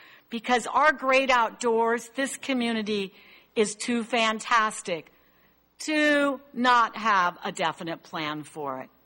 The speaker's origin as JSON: {"language": "English", "town": "Cayucos", "region": "California", "country": "United States", "said": "and I'm from Cayucas."}